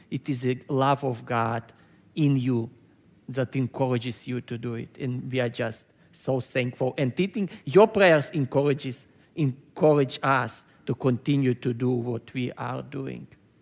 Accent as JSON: {"language": "English", "country": "Israel", "tie": "born or raised there", "said": "and I was raised in Israel, but origins of my family from Latvia. Latvia is a small country in Eastern Europe."}